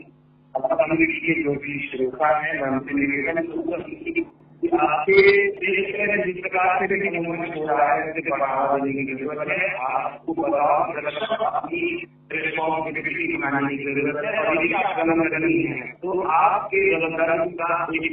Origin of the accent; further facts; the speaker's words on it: Madhya Pradesh, India; मैं सपना से बिलोंग करता हूँ बघेलखंड क्षेत्र से